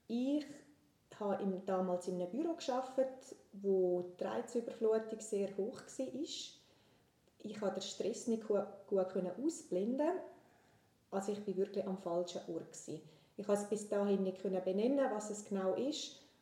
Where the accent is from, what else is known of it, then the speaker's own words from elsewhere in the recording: Mels, St. Gallen, Switzerland; now in Untervaz, Switzerland; Ich bin 31-jährig, ich bin im Sarganserland aufgewachsen, in Melz und wohne mittlerweile in Unterfatz, Kanton Graubünden.